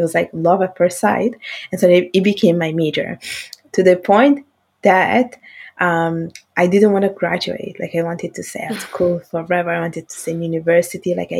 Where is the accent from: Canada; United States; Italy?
Italy; I was born in Italy. My parents are from Bangladesh. And I basically spent my whole life in Italy.